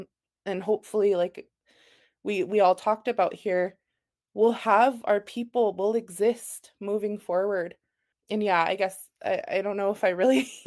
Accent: Heart Butte, Montana, United States; I'm from Heart Butte, by the way.

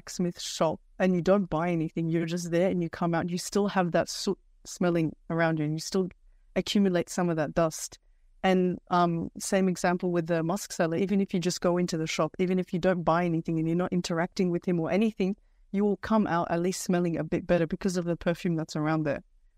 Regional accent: Pymble, New South Wales, Australia; I grew up in Pimble and I grew up here in the hills.

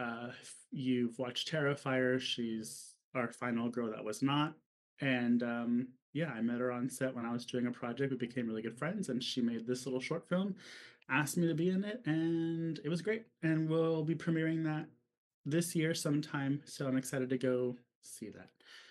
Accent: Texas, United States; You know, I live in Texas. I'm from Texas.

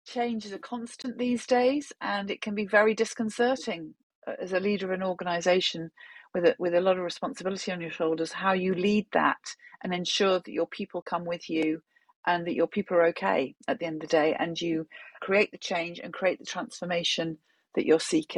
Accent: North East England, United Kingdom; accent: Geordie; I am English, as you can hear, and I hail from the north of England. So I'm what's known as a Geordie over here in the UK.

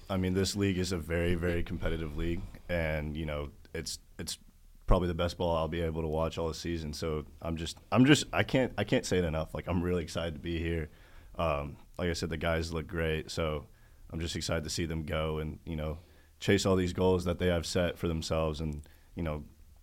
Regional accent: Tennessee, United States; small town outside of Nashville, that's where I grew up, played a little ball there, went to Middle Tennessee State

